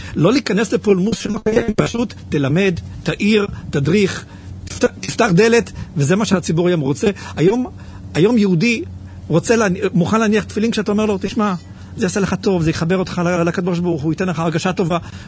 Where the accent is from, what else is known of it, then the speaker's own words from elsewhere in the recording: Kfar Chabad, Central District, Israel; כשהייתי ילד בכפר חב"ד, ילד נער